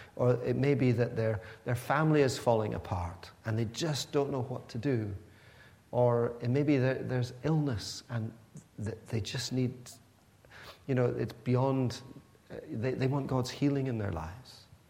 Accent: Pakistan; born there; also born or lived in Scotland, United Kingdom; So I didn't really belong in Pakistan, although I was born there, because my parents were Scottish. And yet I didn't belong in Scotland, though I went to school here, because I was born in Pakistan.

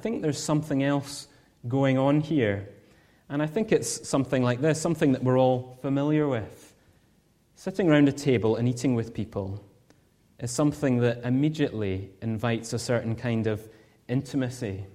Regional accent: Scotland, United Kingdom; You might hear my accent and know I'm from Scotland.

